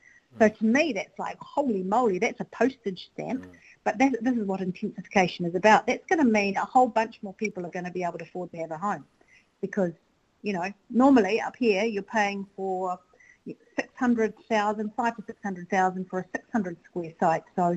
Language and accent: English; Rotorua, Bay of Plenty, New Zealand; Look, I tell you what, I grew up in Rotorua.